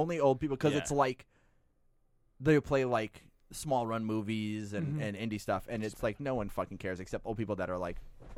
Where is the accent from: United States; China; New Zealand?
United States; Long Island, New York; I'm from Long Island. I've almost never had a good set there, especially after moving away.